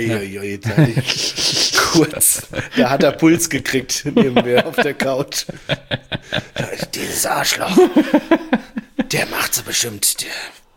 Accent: Frankfurt, Hesse, Germany; Ich als Frankfurter denke mir, na endlich ist sowas auch mal am Tag danach möglich.

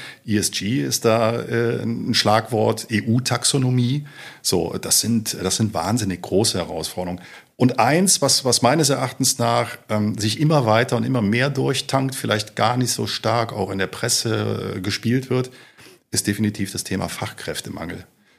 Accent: Rhineland, Germany; now in Kronberg, Germany; 50 Jahre alt, verheiratet, einen Sohn, gebürtiger Rheinländer, wohne seit nunmehr 15 Jahren in Kronberg am vorderen Taunus

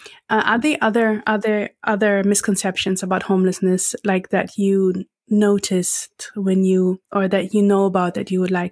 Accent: Germany; English is a second language; I grew up in Germany. So I grew up in Europe.

